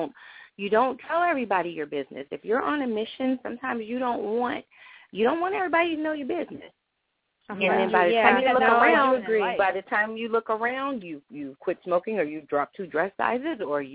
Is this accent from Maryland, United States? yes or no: yes; Baltimore, Maryland, United States; I'm from Baltimore.